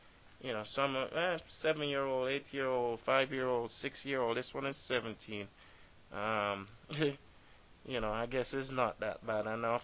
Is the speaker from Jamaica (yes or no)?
yes; Jamaica; When I was 17, you know, I grew up in Jamaica. And, you know, I used to walk through the woods, bushes.